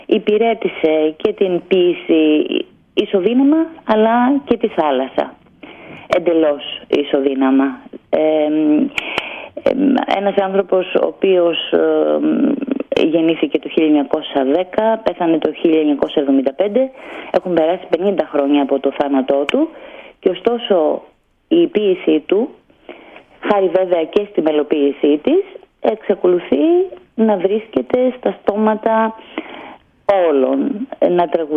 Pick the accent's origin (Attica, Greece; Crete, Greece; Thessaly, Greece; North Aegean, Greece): North Aegean, Greece; Chios; Και σαν χιώτισσα, σαν δέρα χιώτισσα, που αγαπώ πάρα πολύ τον τόπο μου